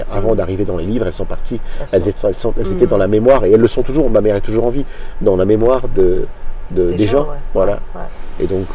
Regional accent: Belgium; tout ça en Belgique, parce que je suis né en Belgique, j'ai grandi là.

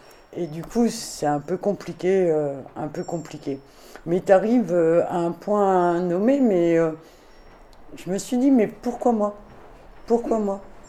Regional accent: Grand Est, France; Non, je suis née là-bas en Lorraine. Et franchement, je suis fière d'être née dans l'est de la France, parce que ça m'a apporté une richesse énorme. D'être née à la campagne

